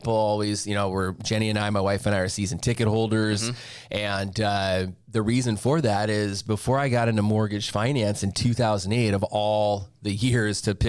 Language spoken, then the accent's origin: English; Snohomish, Washington, United States; also born or lived in Bremerton; I'm 48 years old. I've lived here all my life, born and raised in Snohomish, Washington.